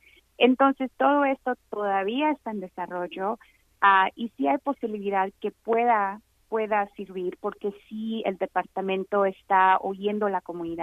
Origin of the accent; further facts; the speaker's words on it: Tulare, California, United States; Yo soy de Tular, entonces me pongo a pensar cuando cancelaban los días de la escuela porque el aire estaba horrible